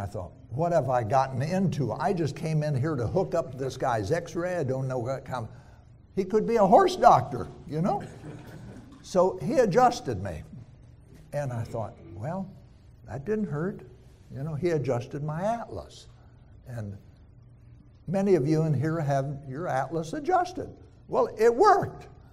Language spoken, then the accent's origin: English; Columbus, Ohio, United States; born there; I was born in Columbus, Ohio.